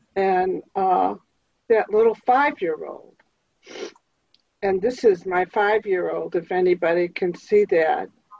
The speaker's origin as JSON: {"language": "English", "town": "Chicago", "region": "Illinois", "country": "United States", "said": "I'm from Chicago, and I'm fairly new to ACA."}